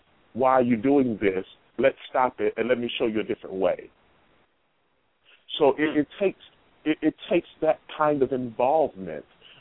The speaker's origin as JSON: {"language": "English", "town": "Houston", "region": "Texas", "country": "United States", "tie": "born or raised there", "said": "I grew up in Houston, Texas, in Sunnyside, Third Ward, Queen Aziza knows this. You know, those are some heavy poverty-stricken areas."}